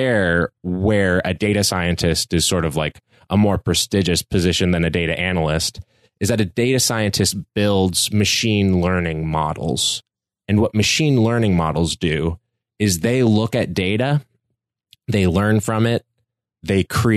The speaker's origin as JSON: {"language": "English", "region": "California", "country": "United States", "tie": "born or raised there", "said": "I grew up in a really liberal place. I grew up in Northern California."}